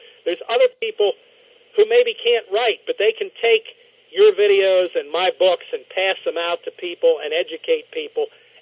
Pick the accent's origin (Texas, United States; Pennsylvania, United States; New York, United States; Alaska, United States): Pennsylvania, United States; every county in my home state of Pennsylvania